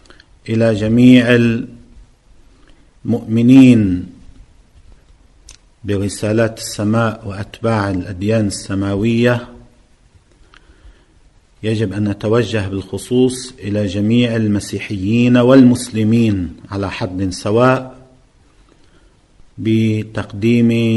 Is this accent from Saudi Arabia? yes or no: no; Lebanon; سواء اتجاه ما يجري اليوم في منطقتنا أو ما يجري عندنا في لبنان